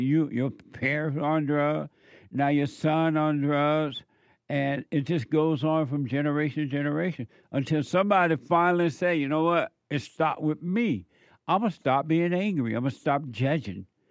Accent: Alabama, United States; I grew up in Alabama with a girl.

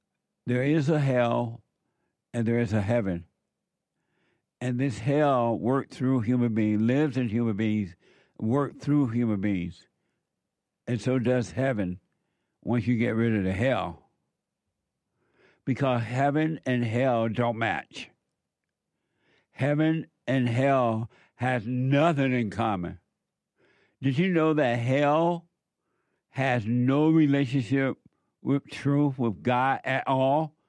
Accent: United States; I never imagined growing up in America that there were other people in America that would fight against freedom

